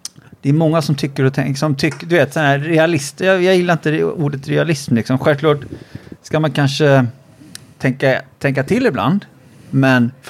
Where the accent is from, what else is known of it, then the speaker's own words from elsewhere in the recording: Varberg, Halland County, Sweden; moved away as an adult; När jag var 20, jag flyttade upp från Varberg då.